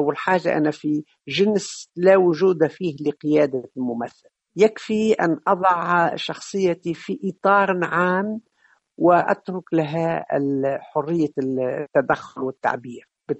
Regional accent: South Tunisia, Tunisia; فيهم من أعرفه مباشرة لأنه ابن قريتي وأنا ابن جنوب تونس

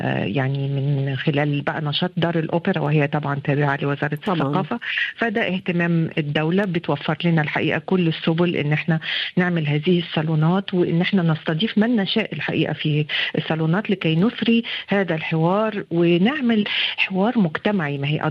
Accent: Egypt; الطبقات والخلفيات الاجتماعية والدينية اللي موجودة عندنا في مصر

